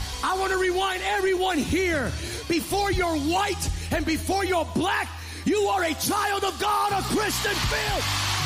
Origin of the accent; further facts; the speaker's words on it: United States; I'm an American, so I have to use the lens of my context.